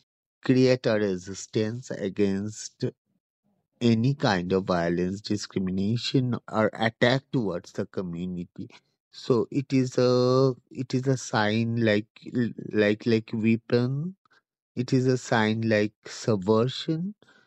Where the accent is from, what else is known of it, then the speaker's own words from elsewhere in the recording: Kolkata, West Bengal, India; from Kolkata, West Bengal, India. So I just, as a trans person, I started activism since 20 years ago.